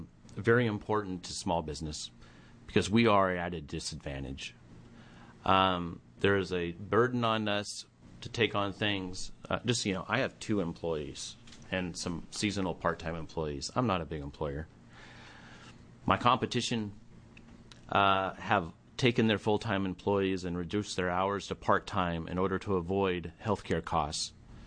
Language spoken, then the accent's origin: English; Silverton, Oregon, United States; I'm from Silverton, Oregon. I'm a small business owner.